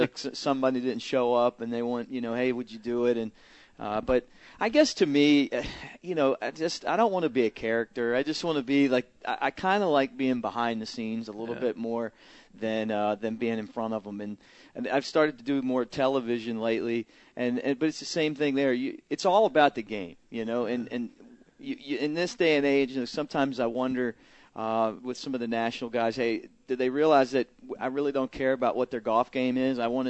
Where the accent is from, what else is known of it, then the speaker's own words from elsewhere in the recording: Baltimore, Maryland, United States; Well, I'm from Baltimore